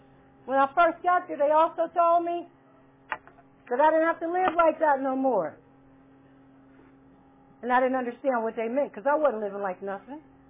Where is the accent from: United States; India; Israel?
United States; Pittsburgh, Pennsylvania; I qualify. I'm from Pittsburgh. And I got my foundation in Johnstown now.